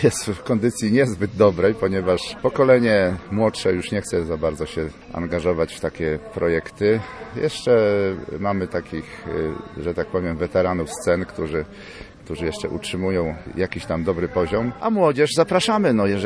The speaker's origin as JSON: {"language": "Polish", "region": "southern Poland", "country": "Poland", "said": "Zresztą ja też pochodzę z południa Polski."}